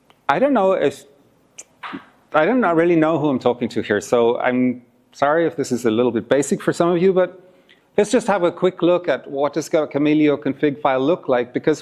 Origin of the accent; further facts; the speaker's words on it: Ireland; I say root because I'm Irish. Americans would say route.